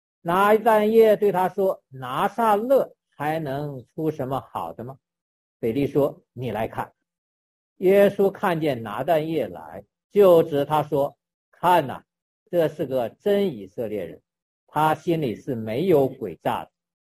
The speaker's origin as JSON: {"language": "Chinese", "country": "China", "said": "我们中国人愿意，这个东北人愿意说"}